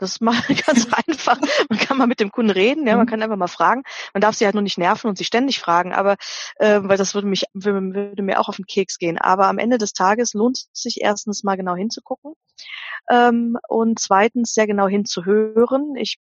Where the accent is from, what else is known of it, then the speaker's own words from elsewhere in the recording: North Rhine-Westphalia, Germany; born there; Ich bin ja Gott sei Dank Rheinländer. Also ich stamme gebürtig aus dem Rheinland, genau zwischen Düsseldorf und Köln. In meiner Heimatstadt trinkt man Alt und Kölsch.